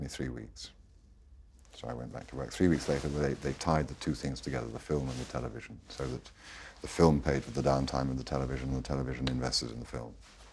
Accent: United Kingdom; you're being very British about this … you're 30

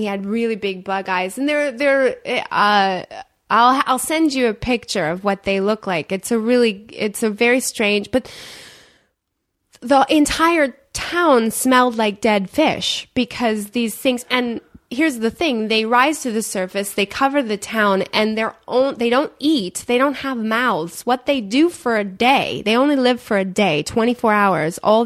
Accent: Michigan, United States; we said Bayorama, not Bayrama, because we're from Michigan.

